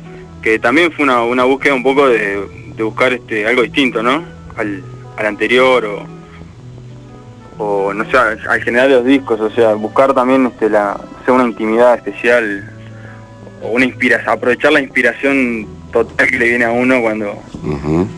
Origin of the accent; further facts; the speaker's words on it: Montevideo, Uruguay; Soy de Montevideo.